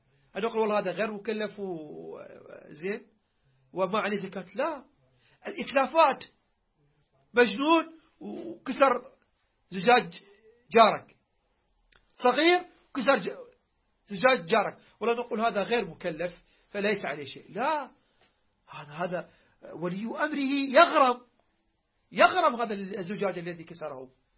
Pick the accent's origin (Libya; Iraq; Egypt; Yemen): Iraq; accent: Iraqi; احنا عندنا بالعراقي بنتكلم باللهجة العراقية